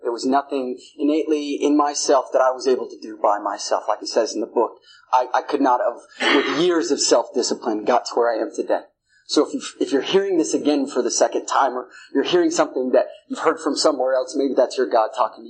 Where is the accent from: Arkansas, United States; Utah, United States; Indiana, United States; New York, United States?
Utah, United States; Salt Lake City